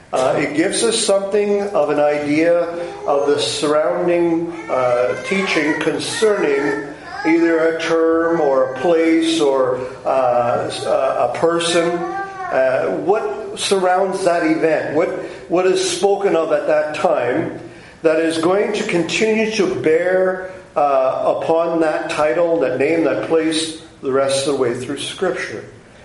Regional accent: Canada; as a Canadian, you love hockey

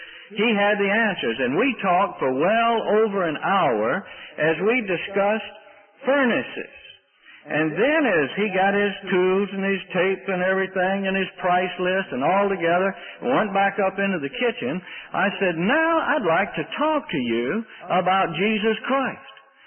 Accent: Mississippi, United States; now in Canada; I think just out of courtesy for some of you who wonder what I'm doing from Mississippi in Ontario

